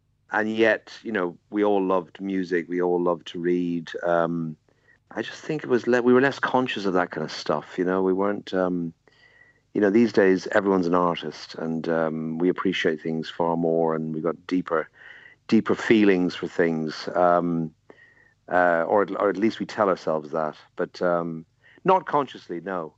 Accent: Dublin, Leinster, Ireland; I grew up in Dublin in the 60s, 70s. And I think I was one of six kids, and I was the youngest.

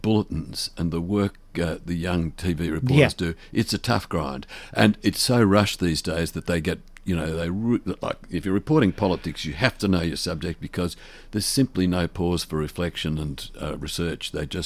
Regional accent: Mooroopna, Victoria, Australia; It's a town in central Victoria, north central Victoria, 110 miles, as we used to say, due north from Melbourne.

